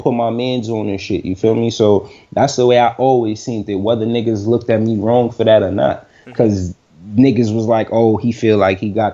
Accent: Jamaica; I just ain't want to use LAWD because I'm Jamaican and that shit cliche

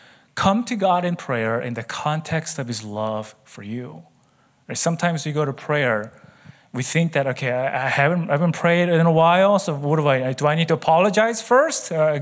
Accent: South Korea; Is like I said, I grew up in Korea, so we didn't have a proper visa we were on student visa for a long time.

